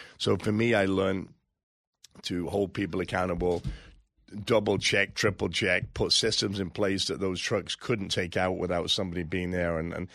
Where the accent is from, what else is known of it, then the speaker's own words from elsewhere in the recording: England, United Kingdom; moved away as an adult; now in United States; I come from England. I became a citizen 12, 14 years ago.